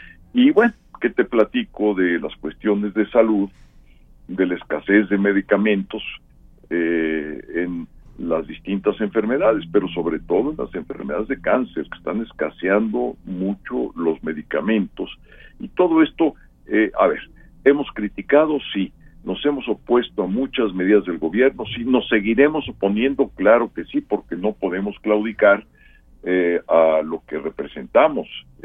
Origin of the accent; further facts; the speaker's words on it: Mexico; Quienes tienen deudas, que casi somos todos los mexicanos